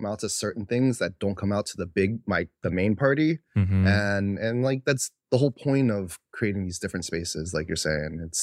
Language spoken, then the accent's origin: English; Virginia, United States; I, growing up in Virginia, was like, ew, Asian?